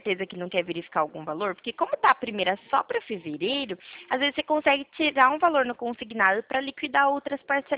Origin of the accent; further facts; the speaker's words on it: Araras, São Paulo, Brazil; eu sou daqui de Araras, né, pertinho.